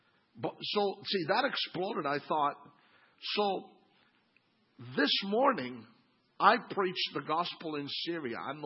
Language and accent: English; Canada; now in Italy; because Connie and I are Canadian missionaries to Italy. Right? Think of us as your Canadian missionary hub.